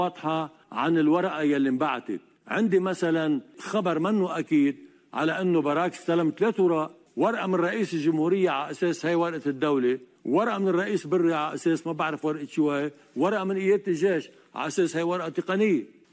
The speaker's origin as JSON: {"language": "Arabic", "country": "Lebanon"}